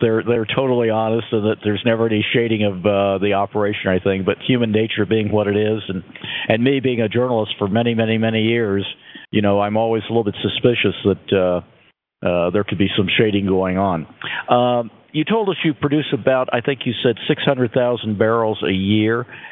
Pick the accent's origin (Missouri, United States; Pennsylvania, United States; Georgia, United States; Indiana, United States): Indiana, United States; Indianapolis; because I'm from Indianapolis, and before he went to Denver, he was a big guy in Indianapolis for a number of years